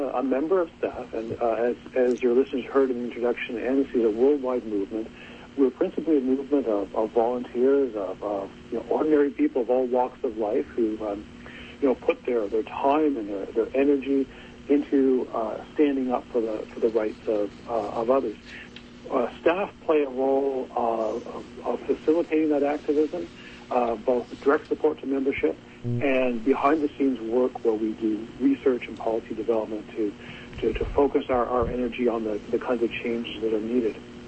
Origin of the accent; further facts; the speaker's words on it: Nova Scotia, Canada; I'm a non-Aboriginal person. I grew up in Nova Scotia